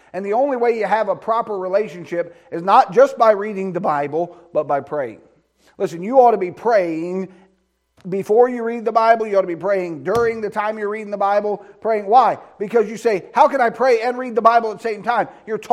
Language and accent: English; United States; I'm glad I'm an American, aren't you? I'm glad I live here, have the freedoms that we have.